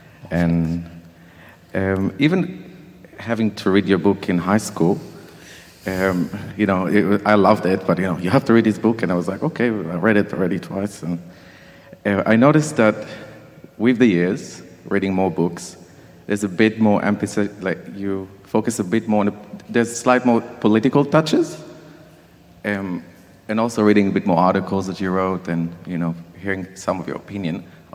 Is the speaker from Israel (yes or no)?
yes; Israel; I'm from Israel.